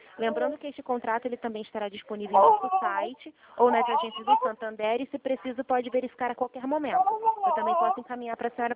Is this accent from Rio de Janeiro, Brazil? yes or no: yes; Nova Iguaçu, Rio de Janeiro, Brazil; sou de Nova Iguaçu.